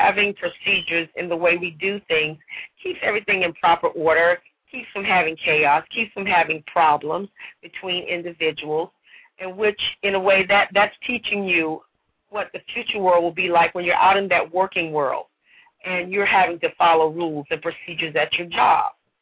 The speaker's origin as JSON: {"language": "English", "town": "Atlanta", "region": "Georgia", "country": "United States", "said": "I'm from Atlanta."}